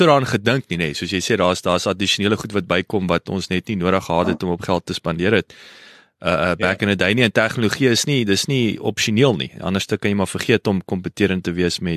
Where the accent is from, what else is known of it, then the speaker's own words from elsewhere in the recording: Kenhardt, Northern Cape, South Africa; born there; ek is op Kenhardt gebore